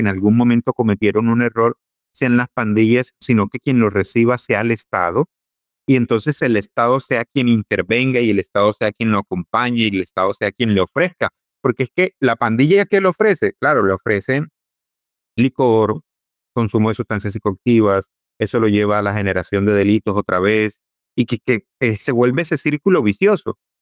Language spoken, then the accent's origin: Spanish; Colombia; nos unamos como colombianos